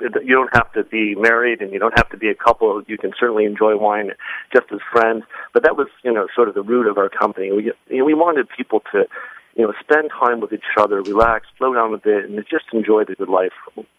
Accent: New York, United States; also born or lived in California; No, I'm a native New Yorker.

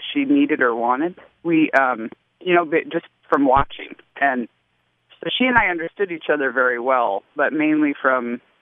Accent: Alaska, United States; moved away; Yeah, so I grew up in Alaska, and really wine hasn't been coming into the state at a higher level of quality until probably the last decade. I don't live there now

